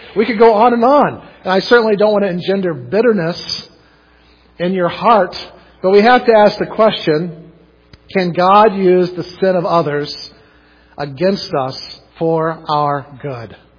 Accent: Florida, United States; also born or lived in New Jersey; I was born in 1975 in New Jersey. I was a pastor's son at the time. Yet I grew up in North Florida, sporadically in church.

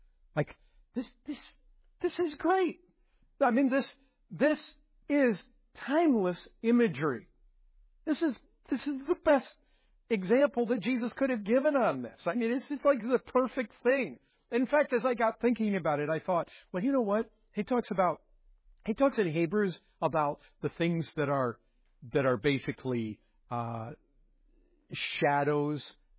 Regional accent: Michigan, United States; I grew up. I told you this before. I grew up in Southwest Michigan.

